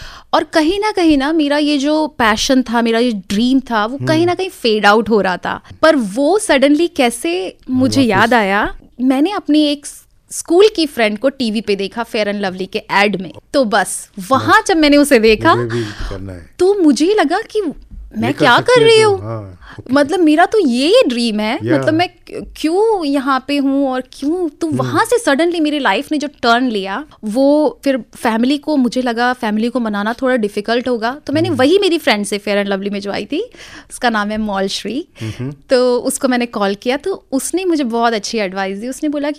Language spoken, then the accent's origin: Hindi; Delhi, India; मेरा जन्म दिल्ली में हुआ क्योंकि मेरे फादर तब तक दिल्ली में शिफ्ट हो गए थे, और वहाँ से, हाँ, तो मैं दिल्ली में ही पली बड़ी हूँ, वहीं से मैंने पढ़ाई की है, और टोटल दिल्ली वाली लड़की हूँ मैं।